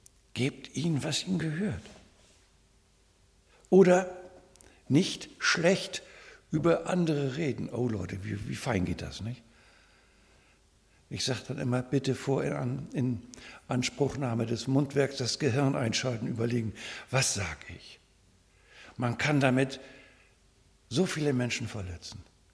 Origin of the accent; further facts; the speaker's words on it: Leer, Lower Saxony, Germany; Ich bin ja hier in Leer noch zur Schule gegangen, habe auch meine Ausbildung da gemacht.